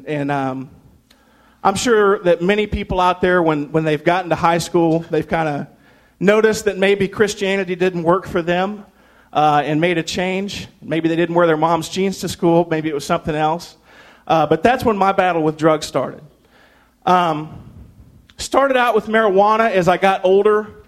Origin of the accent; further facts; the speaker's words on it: Little Rock, Arkansas, United States; I grew up down in Little Rock, Arkansas, and am just so glad to be here.